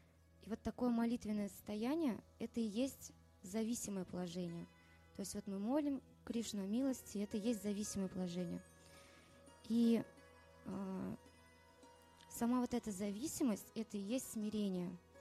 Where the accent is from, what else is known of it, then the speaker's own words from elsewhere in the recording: Kazan, Tatarstan, Russia; я из Казани.